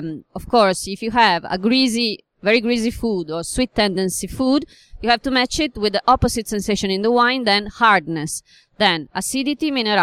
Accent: Piedmont, Italy; English is a second language; I'm from Piedmont, and then I can say that my favorite combination is the meat with a red wine.

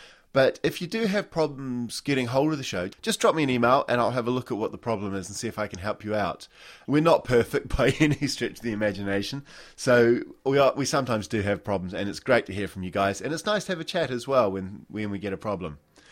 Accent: Dunedin, Otago, New Zealand; my hometown of Dunedin.

